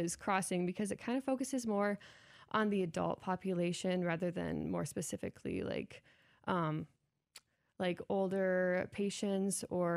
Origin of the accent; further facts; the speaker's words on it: Rock Rapids, Iowa, United States; Originally, I'm from Northwest Iowa in a small town of Rock Rapids.